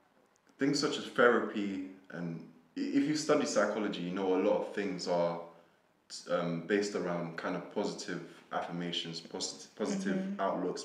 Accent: Newham, London, United Kingdom; I grew up in Newham, East London.

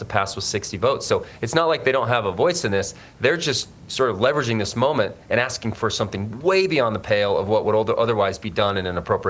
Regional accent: Ogden, Utah, United States; But I love serving the Northern Utah. I'm from Ogden.

